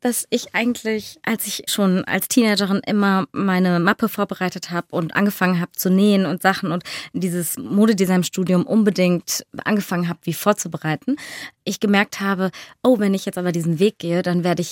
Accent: Mönchengladbach, North Rhine-Westphalia, Germany; Ja, das geht nicht anders, wenn man in Mönchengladbach groß wird, na klar.

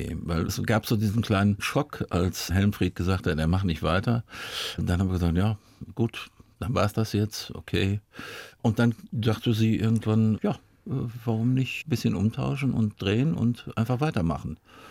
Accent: North Rhine-Westphalia, Germany; Ich komme aus dem Ruhrgebiet, da ist das normal.

